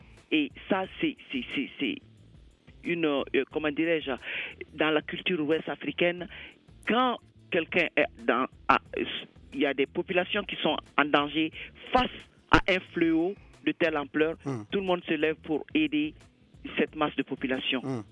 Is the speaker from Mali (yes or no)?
yes; Mali; je viens du Mali, je suis originaire du Mali.